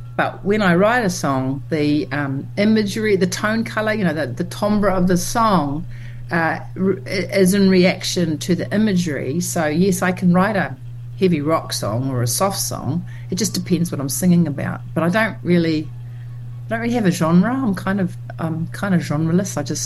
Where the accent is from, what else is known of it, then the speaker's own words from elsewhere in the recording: West Auckland, Auckland, New Zealand; I came from West Auckland and I didn't even know you could be in a band